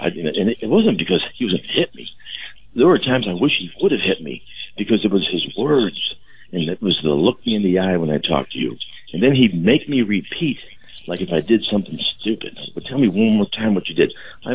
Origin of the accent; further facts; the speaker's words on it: Normandy, Missouri, United States; We were at the old IGA, you know, growing up in Normandy.